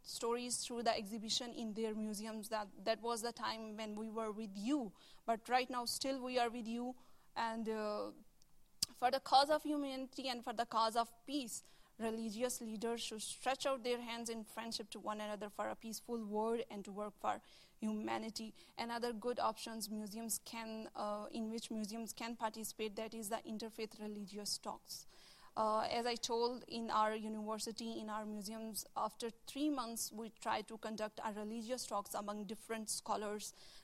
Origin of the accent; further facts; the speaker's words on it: Pakistan; as we Pakistani Muslim people say that we are extremist.